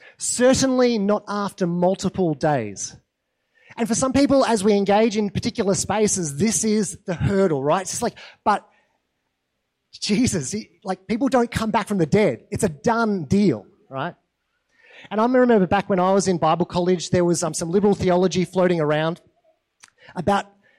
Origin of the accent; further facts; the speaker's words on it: Australia; not just because we're Australian, right?